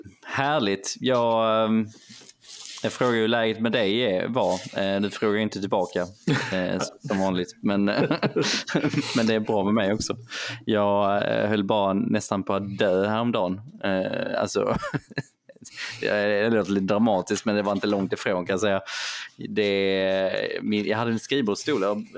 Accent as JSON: {"language": "Swedish", "region": "Skåne", "country": "Sweden", "accent": "Scanian", "said": "Jag menar, jag pratar ju skånska, men det låter så konstigt på något sätt."}